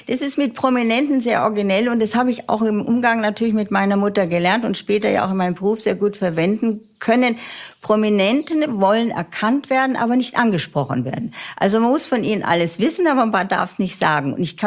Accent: Grünwald, Bavaria, Germany; Bei uns in Grünwald war die Schule damals geteilt auf evangelisch und katholisch.

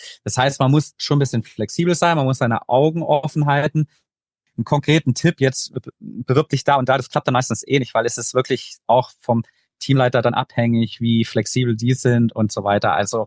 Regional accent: Germany

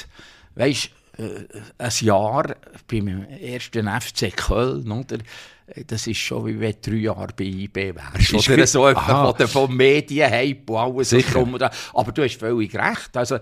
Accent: Bern, Switzerland; Ich bin kein typischer Berner.

